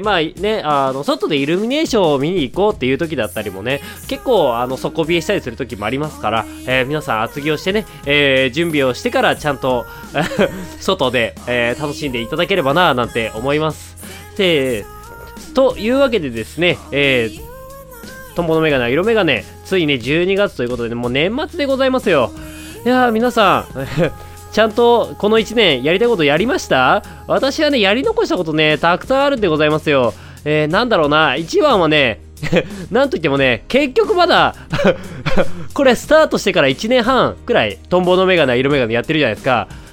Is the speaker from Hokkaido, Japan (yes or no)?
yes; Hokkaido, Japan; 私がね、北海道出身っていうので、ジンギスカン、美味しいよね、みたいな話をしてたんですよ。